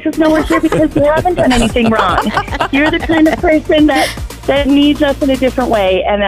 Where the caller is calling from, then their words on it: Michigan, United States; I'm calling from Michigan near Pontiac.